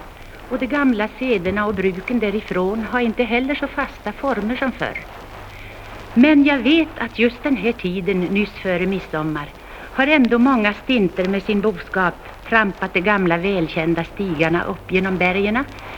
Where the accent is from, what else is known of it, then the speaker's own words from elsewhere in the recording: Gävleborg County, Sweden; det som jag minns själv från min hembygd i Hälsingland